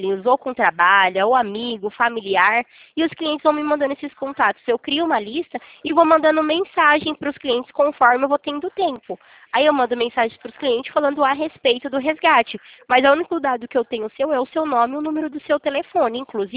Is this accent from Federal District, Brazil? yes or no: no; Presidente Prudente, São Paulo, Brazil